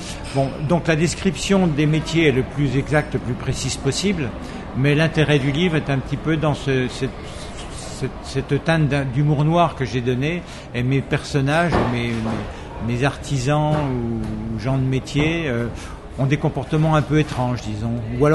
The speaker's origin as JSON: {"language": "French", "town": "Arnay-le-Duc", "region": "Bourgogne-Franche-Comté", "country": "France", "tie": "born there", "said": "Je suis né bourguignon, comme mon nom le laisse entendre. Plutôt mal. En fait, je suis né à Arnay-le-Duc, en Côte d'Or."}